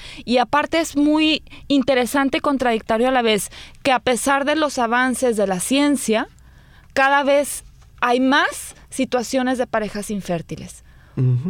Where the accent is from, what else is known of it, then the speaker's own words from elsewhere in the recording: Chihuahua, Mexico; born there; now in Monterrey, Mexico; Yo nací en Chihuahua, Chihuahua, México. vivo en Monterrey. Yo me fui a estudiar a Monterrey, me casé ya con un regiomontano, así les decimos a las personas que son de Monterrey